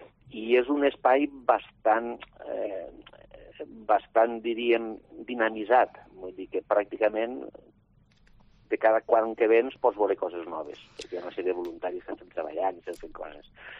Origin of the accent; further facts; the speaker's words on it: La Sénia, Catalonia, Spain; sí que està fora de la Sénia, però som de la Sénia també